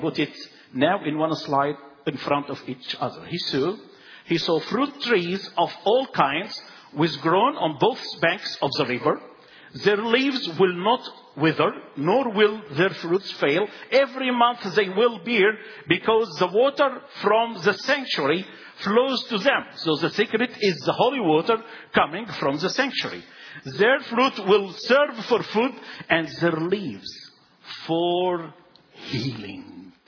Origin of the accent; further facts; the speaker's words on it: Egypt; English is a second language; people, they know that I am from Egypt.